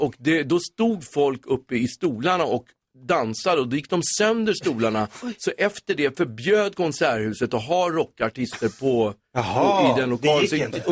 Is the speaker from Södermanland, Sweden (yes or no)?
yes; Flen, Södermanland, Sweden; born there; Och jag är född i Flen.